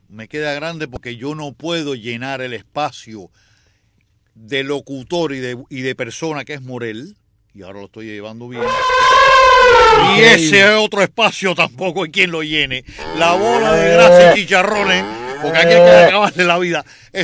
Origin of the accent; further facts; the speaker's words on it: Santa Clara, Villa Clara, Cuba; yo soy de Santa Clara.